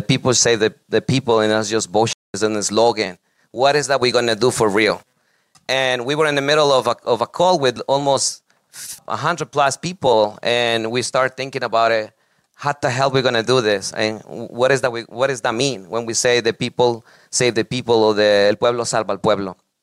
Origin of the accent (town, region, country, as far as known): Ecuador; now in United States